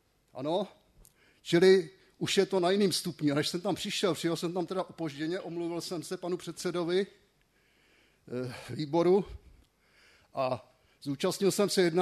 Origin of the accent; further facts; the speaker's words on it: Ústí nad Labem, Ústí nad Labem Region, Czechia; A já jako Ústečák rodiny jsem si to zažil.